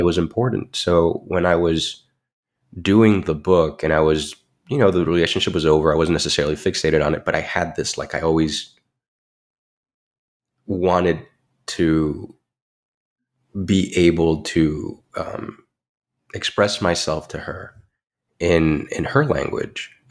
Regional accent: Miami, Florida, United States; Yeah, I'm very lucky that I grew up in Miami, so I didn't really feel that otherness because Miami is a bit of a melting pot.

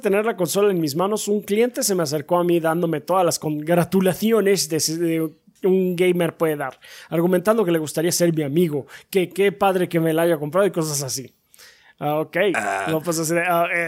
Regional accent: Sonora, Mexico; Recuerden, soy de Sonora.

